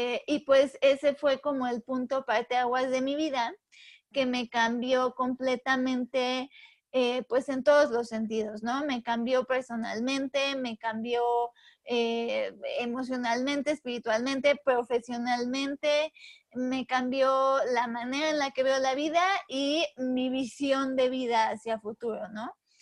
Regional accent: Puebla, Mexico; soy mexicana, soy de Puebla, he vivido toda mi vida acá.

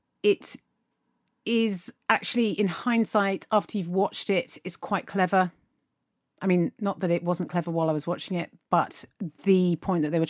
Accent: United Kingdom; Because as British people, we listen to Hugh Laurie doing House.

